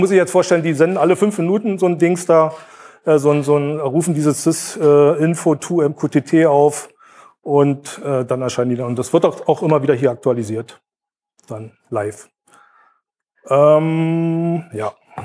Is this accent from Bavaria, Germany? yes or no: no; Brandenburg an der Havel, Brandenburg, Germany; Das ist übrigens das Wetter von meiner Heimatstadt Brandenburg, ja.